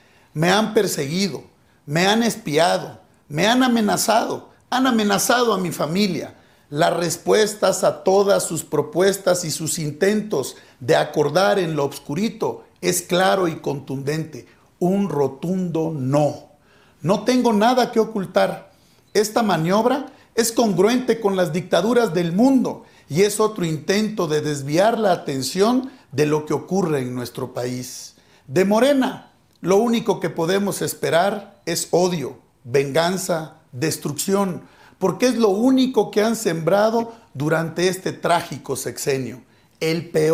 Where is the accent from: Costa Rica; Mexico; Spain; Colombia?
Mexico; con todo el carácter como mexicano.